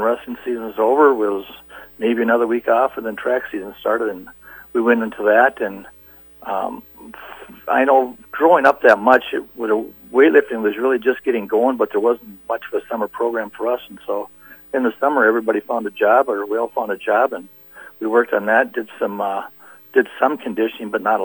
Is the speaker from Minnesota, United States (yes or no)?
yes; Minnesota, United States; also born or lived in Red Lake Falls / Moorhead / Parker's Prairie; I was born in Red Lake Falls, Minnesota. My dad was a coach there, football and basketball coach and baseball, and then moved to Moorhead, where he went to finish his master's degree, and then moved to Parker's Prairie.